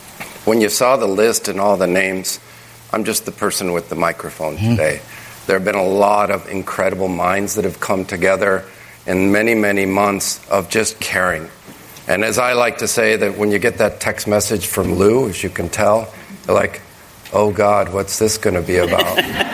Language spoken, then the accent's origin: English; Medellin, Antioquia, Colombia; You know, I come from Colombia, a city, Medellin, that has an incredible asset, a river that runs through it.